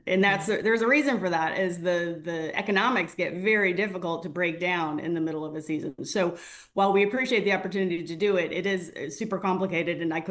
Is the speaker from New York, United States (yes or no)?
no; Illinois, United States; I don't have a Columbus connection, but I have deep ties to the Midwest, right? Mm-hmm. I was born and raised in Illinois.